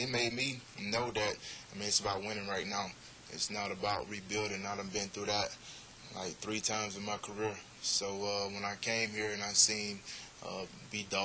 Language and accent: English; Florida, United States; Cause I'm from North Florida, he's from down south, so it's not like we see each other all the time.